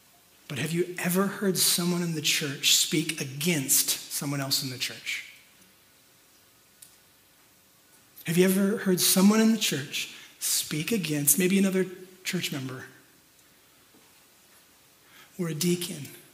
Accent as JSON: {"language": "English", "town": "Temecula", "region": "California", "country": "United States", "said": "And obviously they know that I'm from Temecula. And what is Temecula known for?"}